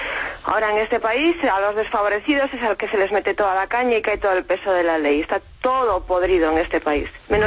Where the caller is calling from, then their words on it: Vigo, Galicia, Spain; te rellamo de Vigo, porque en este país ya no funcionan ni los teléfonos